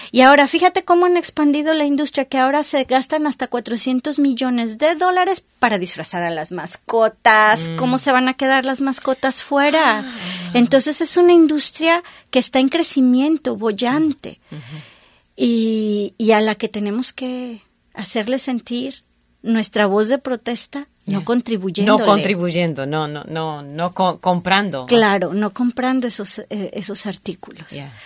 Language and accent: Spanish; Mexico; Yo soy mexicana, estoy muy orgullosa de mis orígenes, de mi país